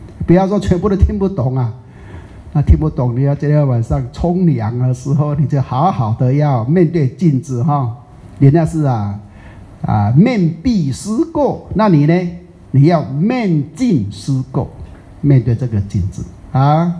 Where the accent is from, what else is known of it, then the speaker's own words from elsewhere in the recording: Taiwan; 如果以我们台湾话来讲的话